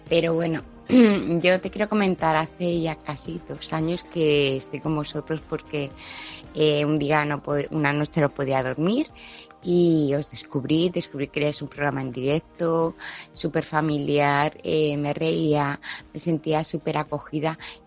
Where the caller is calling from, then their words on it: Madrid, Community of Madrid, Spain; de Madrid.